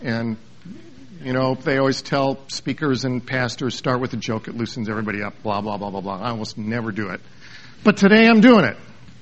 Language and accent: English; Bellwood, United States; I'm reminded equally of when I was a kid growing up in Bellwood.